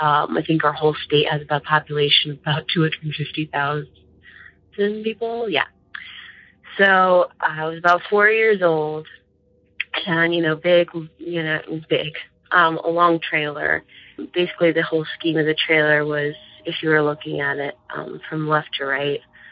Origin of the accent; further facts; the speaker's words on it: South Dakota, United States; I'm from South Dakota